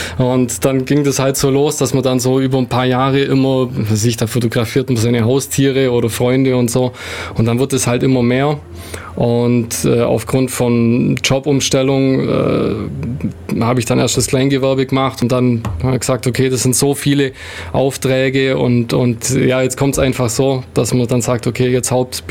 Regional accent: Ulm, Baden-Württemberg, Germany; ich wohne zwar nicht in Ulm, aber Ulm ist meine Heimatstadt.

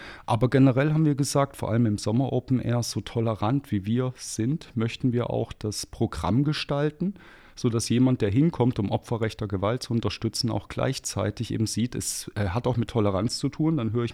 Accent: Thuringia, Germany; now in Ulm, Germany; ich bin kein gebürtiger Ulmer, ich komme aus Thüringen

